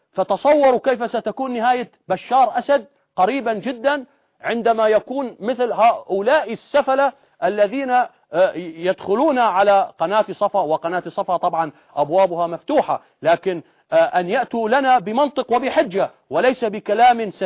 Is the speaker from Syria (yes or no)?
yes; Syria; نريد أن نفهم منك كعراقي وأنا كسوري